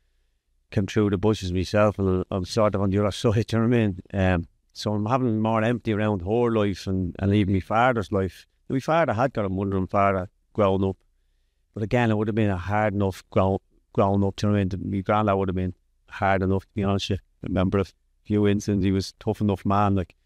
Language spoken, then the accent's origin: English; Dublin, Leinster, Ireland; I grew up in Darndale, North County, Dublin.